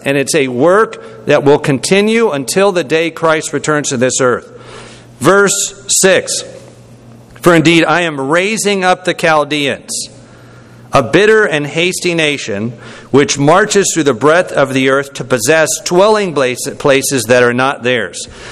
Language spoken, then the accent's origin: English; Georgia, United States; Just as you might advance that I am from Georgia, I'm a Georgian, and I'm also American